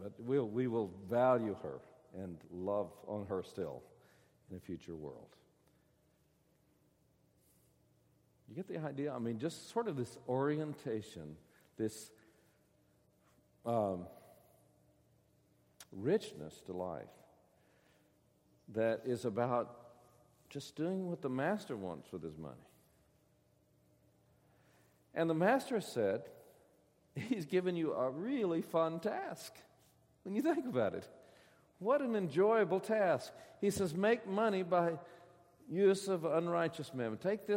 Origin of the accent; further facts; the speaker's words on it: Fordyce, Arkansas, United States; born there; But when I was just a kid, I was born in Fordyce, Arkansas, which is the end of the Cotton Belt down south and Cotton Belt Railroad down south, a little county seat town.